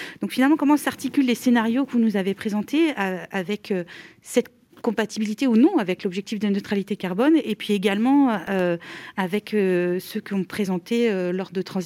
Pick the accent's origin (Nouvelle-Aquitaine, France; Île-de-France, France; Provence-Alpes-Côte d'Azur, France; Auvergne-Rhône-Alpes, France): Provence-Alpes-Côte d'Azur, France; moi je viens de Provence, hein